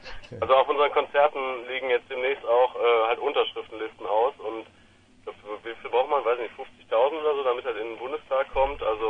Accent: Mülheim, North Rhine-Westphalia, Germany; Nee, aber wir kommen ja aus Mülheim

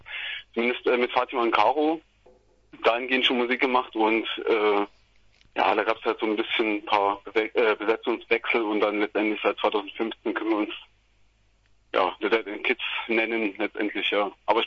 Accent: Freiberg, Saxony, Germany; now in Dresden, Germany; Ursprünglich aus Freiberg. Da sind wir zusammen auf die Schule gegangen. Ja, und jetzt sind wir so ein bisschen verstreut in Dresden und Leipzig.

